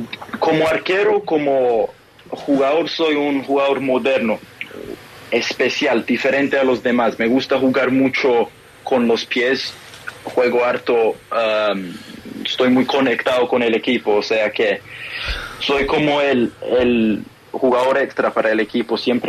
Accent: Colombia; born there

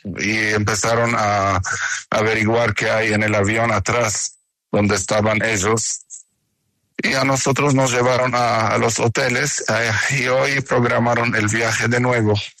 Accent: Colombia; yo soy colombiano, con orgullo.

